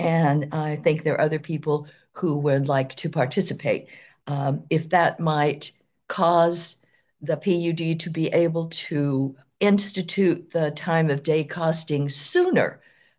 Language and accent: English; Edmonds, Washington, United States; I am from Edmonds.